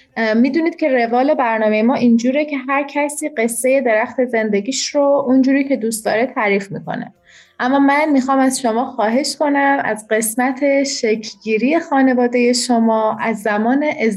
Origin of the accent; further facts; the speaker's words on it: Iran; من به عنوان یک ایرانی